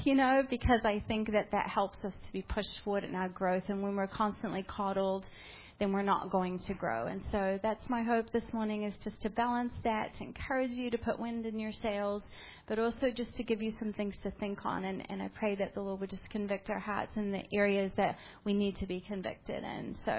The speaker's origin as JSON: {"language": "English", "country": "New Zealand", "tie": "born or raised there", "also_born_or_lived": "Southern California", "moved": "yes", "lives_now": "United States", "said": "We're from Southern California, but I'm originally from New Zealand, and so some of the neighborhoods are reminding me of where I grew up"}